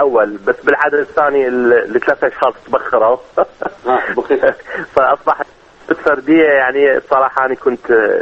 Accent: Iraq; now in United States; إحنا كعراقيين

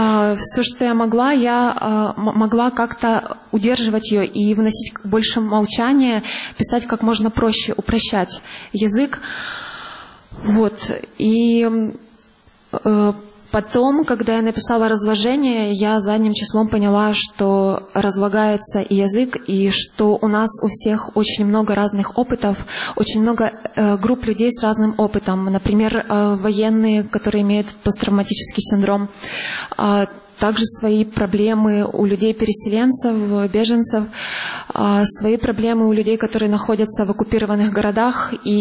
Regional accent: Pervomaisk, Luhansk Oblast, Ukraine; Они были в городе Первомайске Луганской области, откуда я родом.

